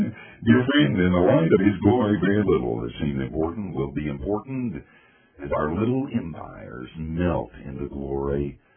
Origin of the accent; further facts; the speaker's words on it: Asheville, North Carolina, United States; One time, I was flying into my hometown of Asheville